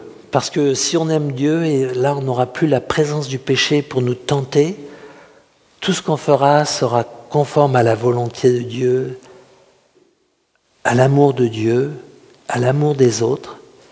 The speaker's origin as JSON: {"language": "French", "country": "France", "accent": "French", "said": "J'aurais peu à peu perdu mon accent français"}